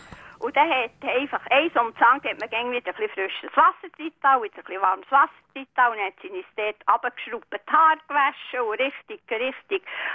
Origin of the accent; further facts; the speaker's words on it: Bern, Switzerland; Wir sind auf dem Stadthalter gut in Bümplitz aufgewachsen und das war sehr, sehr grosszügig.